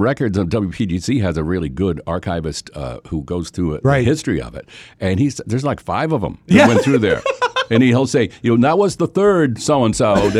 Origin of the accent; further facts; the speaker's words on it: Collinsville, Connecticut, United States; And, well, I'm from Collinsville, Connecticut, so it all kind of came through here.